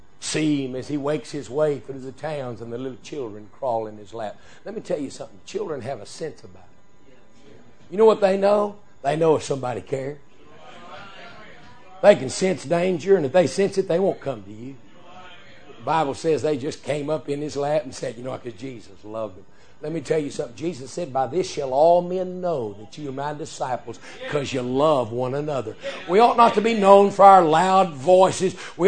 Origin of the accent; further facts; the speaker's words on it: Texas, United States; I said, "Yes, sir, I own quite a few of them. I'm from Texas. We all own guns."